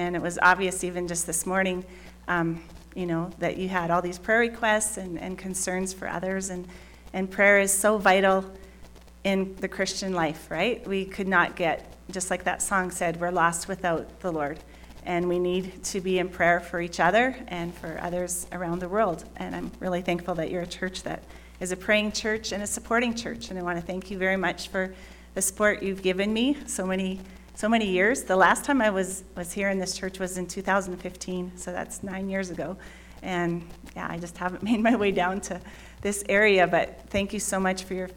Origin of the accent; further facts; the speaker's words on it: Canada; I'm a football fan too, but up in Canada, because I'm from Canada.